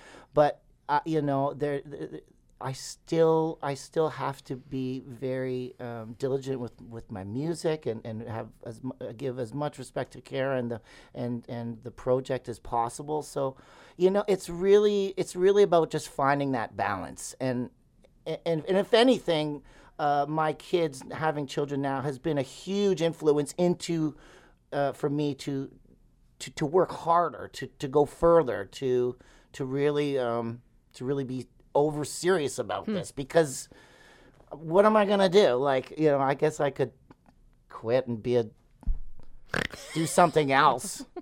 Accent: Ontario, Canada; now in Winnipeg, Canada; Kara and I are both from away. She's from Alberta, I'm from Ontario. And we met here in Winnipeg.

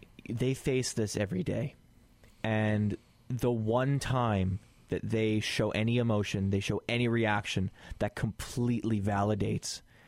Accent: Canada; It's because we're Canadian and we don't want to confront each other.

